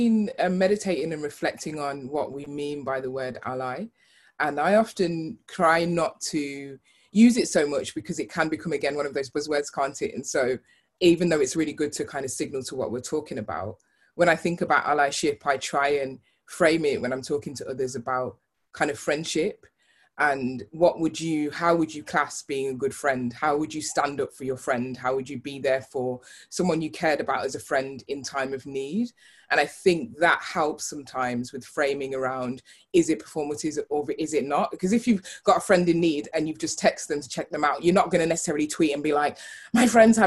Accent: Birmingham, West Midlands, United Kingdom; now in Manchester, United Kingdom; So I'm from Birmingham. I live in Manchester now, but, you know, repping both the cities.

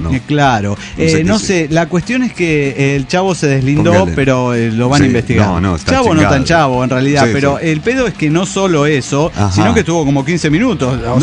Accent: Cochabamba, Bolivia; de Cochabamba, Bolivia.

